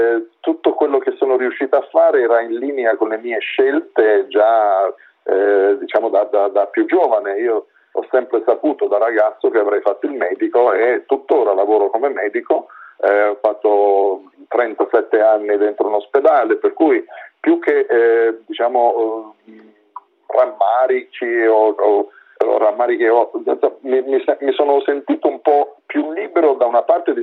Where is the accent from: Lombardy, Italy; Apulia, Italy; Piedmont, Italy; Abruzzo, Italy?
Abruzzo, Italy; Penne; Io sono di Penne, provincia di Pescara